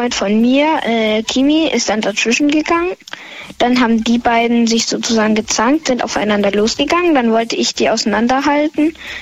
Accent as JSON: {"language": "German", "town": "Pforzheim", "region": "Baden-Württemberg", "country": "Germany", "said": "Aus Pforzheim."}